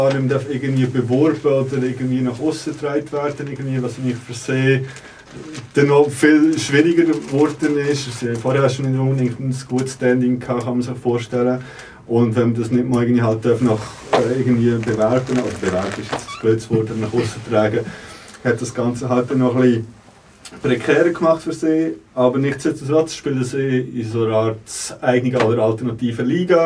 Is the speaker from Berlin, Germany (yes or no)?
yes; Berlin, Germany; als Berliner